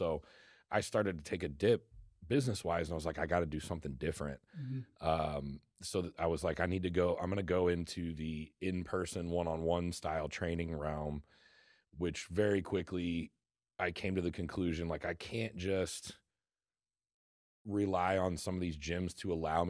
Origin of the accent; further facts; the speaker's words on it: St. Charles, Missouri, United States; also born or lived in Kansas City; But, yeah, I was born in St. Louis or in St. Charles. Mm-hmm. Lived here almost my whole life.